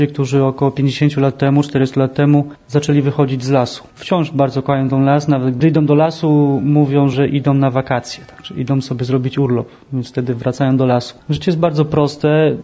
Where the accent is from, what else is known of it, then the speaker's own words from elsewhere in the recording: Wałbrzych, Lower Silesian Voivodeship, Poland; Pochodzę z Wobrzycha, z bardzo biednej dzielnicy. Miasto dosyć zapadłe, szczególnie gdy zamknięto kopalnie. Także ubóstwo nie było mi może obce